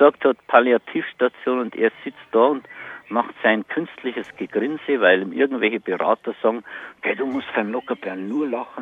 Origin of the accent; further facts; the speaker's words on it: Bavaria, Germany; Ich bin ein Niederbayer, ich muss mich auch nicht verkleiden